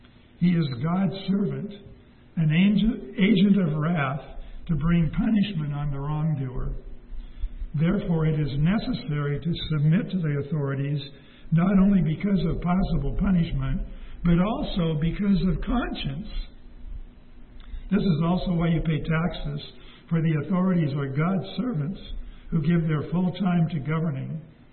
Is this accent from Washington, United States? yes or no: yes; Seattle, Washington, United States; When I was a child growing up in Seattle, there was a program that came on once a week on the radio.